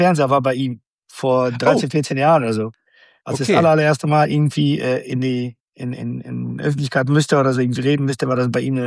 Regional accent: Banja Luka, Republika Srpska, Bosnia & Herzegovina; moved away; Ich bin in Bosnien, ehemaligen Jugoslawien, geboren, aufgewachsen. Und vor dem Krieg habe ich ja halt in Banja Luka gelebt, meine Heimatstadt.

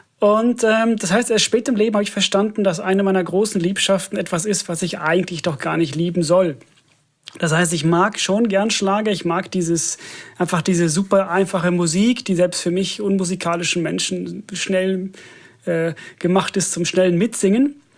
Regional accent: Finland; ich komme ja aus Finnland

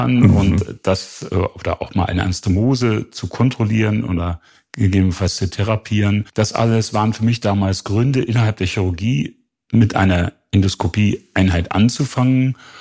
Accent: Greifswald, Mecklenburg-Vorpommern, Germany; also born or lived in Jena; Also ich bin in Greifswald aufgewachsen, habe dann in Jena studiert

